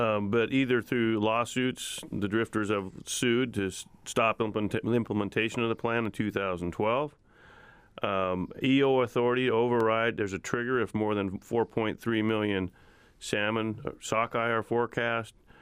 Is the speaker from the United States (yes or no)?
yes; Alaska, United States; We're hearing from Alaskans. As Alaskans, we come together, and that's why we formed our state.